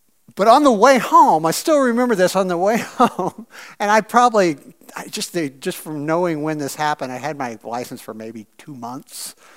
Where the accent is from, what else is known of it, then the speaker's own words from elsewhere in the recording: Missouri, United States; The land is completely flat there, where I grew up in Southeast Missouri.